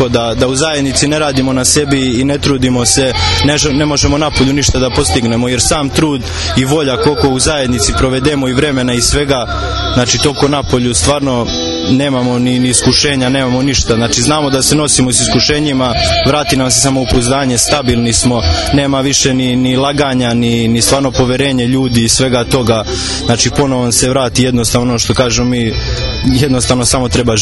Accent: Lazarevac, Belgrade, Serbia; imam 28 godina, dolazim iz Lazareca

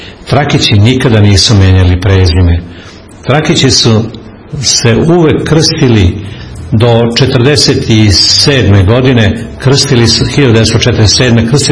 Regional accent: Kragujevac, Šumadija and Western Serbia, Serbia; born there; Ja sam kršten u crkvi, u staroj crkvi, Miloševoj crkvi u Kragujevcu, jer sam rođen u Kragujevcu.

